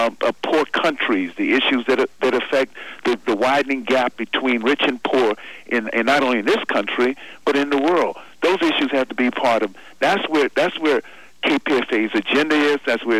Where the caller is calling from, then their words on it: New York, United States; No, I'm not calling from San Francisco. I happen to be in New York right now.